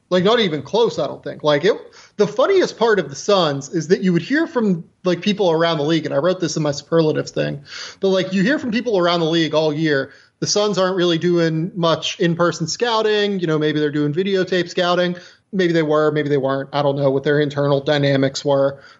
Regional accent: Pennsylvania, United States; I am also from Western Pennsylvania.

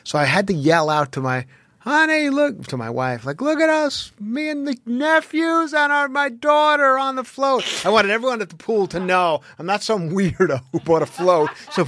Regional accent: New York, United States; Coming back to Long Island, my hometown, Brokerage Comedy Club, July 28th.

